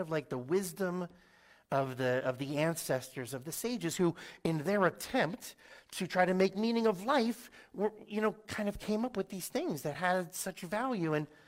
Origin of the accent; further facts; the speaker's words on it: Yardley, Pennsylvania, United States; I grew up in Bucks County in a town called Yardley, which is about 40 minutes or so, let's say, north of Philadelphia.